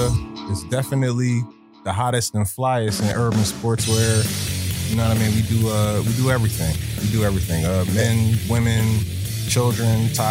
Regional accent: Philadelphia, Pennsylvania, United States; Oh no, I'm from Philly.

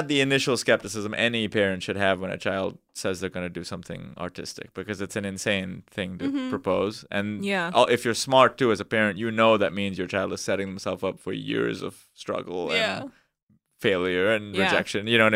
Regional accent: Mumbai, Maharashtra, India; moved away as an adult; now in United States; I was born and raised in Bombay, in India, now called Mumbai, but it was Bombay for my whole childhood, so I still say that. I came out here for college to USC

